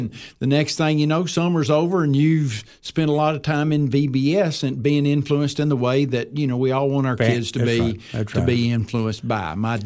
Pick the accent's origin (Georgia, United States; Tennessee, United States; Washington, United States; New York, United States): Tennessee, United States; But I'm a White County boy. Okay. I was born in White County.